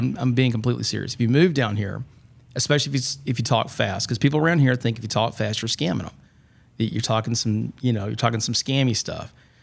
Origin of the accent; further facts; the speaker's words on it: Atlanta, Georgia, United States; And I'd be like, well, I'm from the South. I grew up in Atlanta.